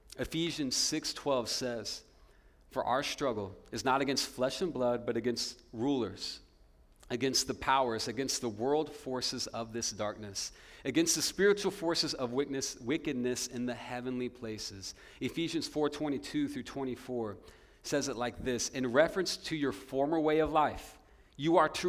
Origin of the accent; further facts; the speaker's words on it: Kansas, United States; because I'm from Kansas and I've been a lifelong Kansas sports fan